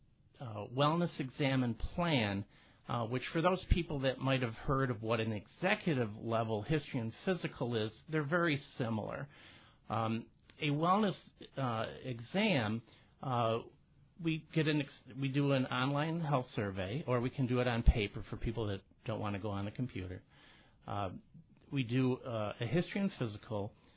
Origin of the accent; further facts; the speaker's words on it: Rochester, New York, United States; born there; Right. Well, I was born in Rochester